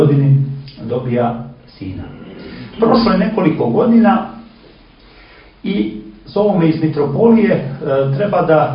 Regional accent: Zagarač, Danilovgrad, Montenegro; ja dolazim iz sela Zagarač u Staroj Crnoj Gori, odakle su porijeklom Velimirovići

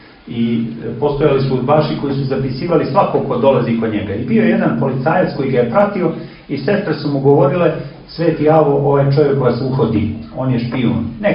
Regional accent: Zagarač, Danilovgrad, Montenegro; ja dolazim iz sela Zagarač u Staroj Crnoj Gori, odakle su porijeklom Velimirovići

